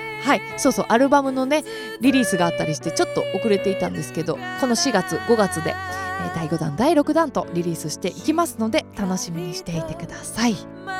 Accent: Nagano, Japan; moved away as an adult; now in Tokyo, Japan; 私は18歳かな、高校卒業してすぐにね上京しました。専門学校のボーカル学科に通うために上京したんですけど、まあ、私ね本当にふるさとが大好きで、もうふるさとより大切な場所って未だにないし、多分これからもできないんじゃないかなってすごく思ってるぐらい、ふるさと長野のことを愛して

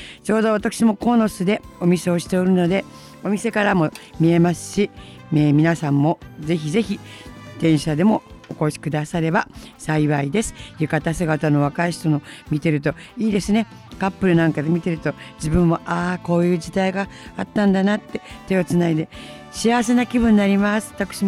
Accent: Tokyo, Japan; 私は生まれも育ちも東京なので毎年行ってました、隅田川の花火大会。

